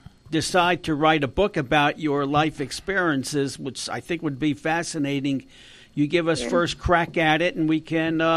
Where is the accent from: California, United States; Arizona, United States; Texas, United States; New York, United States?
New York, United States; Brooklyn; Whereabouts in Brooklyn? I come from Brooklyn.